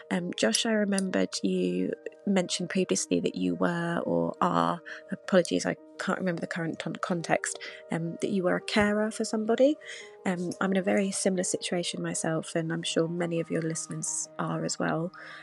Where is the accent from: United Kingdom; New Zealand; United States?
United Kingdom; East of England; I'm from Suffolk, England